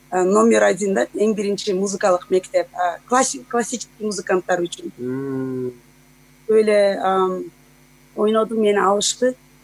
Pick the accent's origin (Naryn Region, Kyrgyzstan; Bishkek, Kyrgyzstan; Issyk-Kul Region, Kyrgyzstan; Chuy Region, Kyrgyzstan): Bishkek, Kyrgyzstan; moved away as an adult; now in United States; Мен өзүм ошо Бишкекте төрөлүп, ошол жакта өскөм